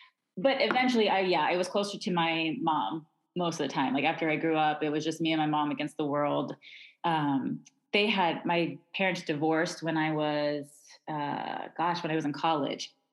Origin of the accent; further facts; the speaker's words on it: Rockledge, Florida, United States; So I grew up over on the Space Coast in a little town called Rockledge, Florida.